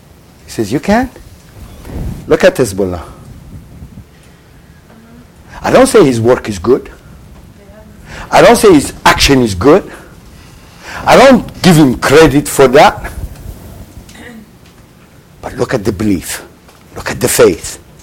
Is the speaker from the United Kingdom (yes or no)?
no; Katamon, Jerusalem District, Israel; I saw this with, I'm a boy from Katamon. It was close to the Kfar of Arabim.